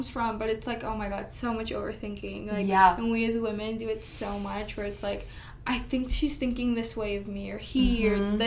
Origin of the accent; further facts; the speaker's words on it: India; I knew about, like, Ayurveda because it's, I'm Indian, I grew up in that and things